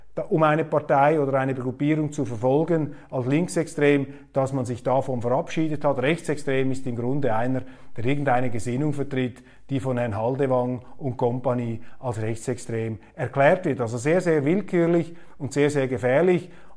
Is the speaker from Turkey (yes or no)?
no; Switzerland; Aber als Schweizer sträubt sich etwas in mir.